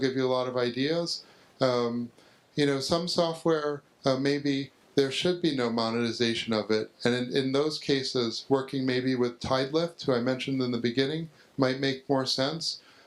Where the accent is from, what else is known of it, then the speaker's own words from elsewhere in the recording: Austin, Texas, United States; one of the biggest companies in my hometown, Austin.